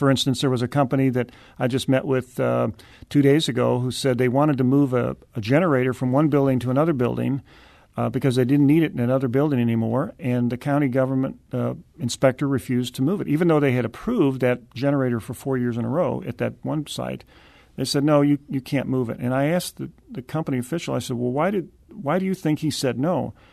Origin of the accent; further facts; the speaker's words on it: Kirkwood, Missouri, United States; I'm from Kirkwood, obviously